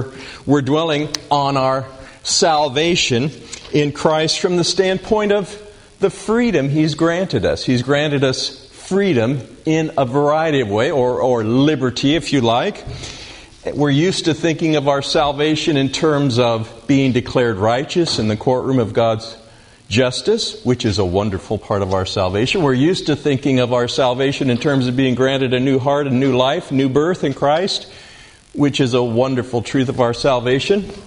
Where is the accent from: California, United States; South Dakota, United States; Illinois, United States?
California, United States; Riverside; Well, I grew up in Riverside, California, and our house was located on a bluff that overlooked the Santa Ana River bottom